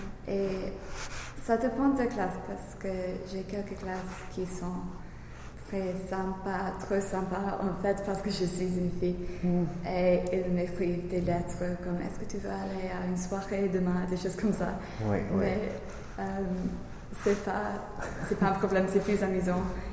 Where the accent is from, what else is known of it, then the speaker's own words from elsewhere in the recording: England, United Kingdom; accent: English; French is a second language; je sais que j'ai un accent anglais, parce que bien sûr, je suis anglaise.